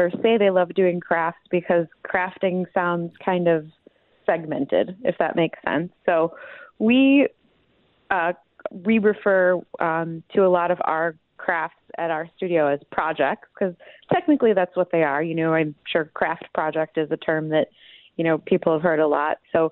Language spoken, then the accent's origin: English; Wisconsin, United States; Well, you know, I grew up in Wisconsin, and I think the old adage of Wisconsin is, if you're going to do it, just put a bar in it.